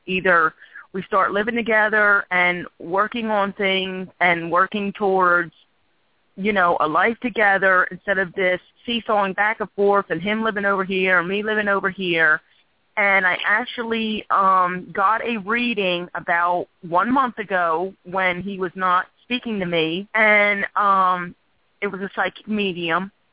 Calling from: Philadelphia, Pennsylvania, United States; I'm calling from Philadelphia, PA.

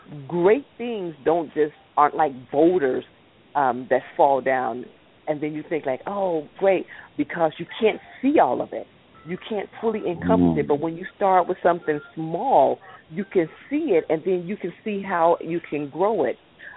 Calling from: Columbus, Ohio, United States; I'm in Columbus.

